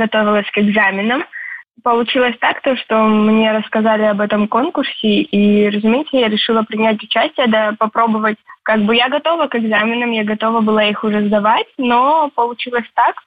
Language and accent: Russian; Gagra, Abkhazia, Georgia; в моем родном городе Гагры и также в Сухуми, мою любимую набережную.